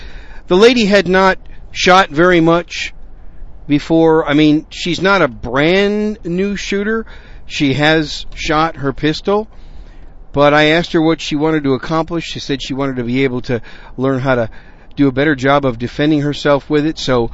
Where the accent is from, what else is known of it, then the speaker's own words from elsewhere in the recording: Wisconsin, United States; Most of you know I am really a Yankee. I'm from Wisconsin. A damn Yankee, as they say, because a Yankee comes to visit, but a damn Yankee comes to stay. That's me. I came to stay.